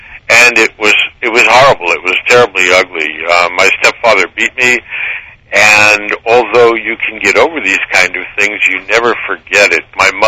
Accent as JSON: {"language": "English", "town": "Long Island", "region": "New York", "country": "United States", "tie": "born or raised there", "said": "I grew up on Long Island just outside New York City."}